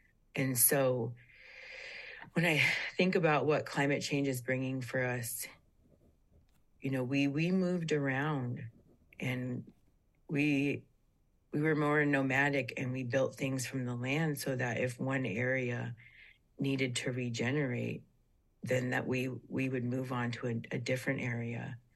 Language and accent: English; Nenana, Alaska, United States; I'm from Nenana in Manly Hot Springs. I'm Dene Athabaskan.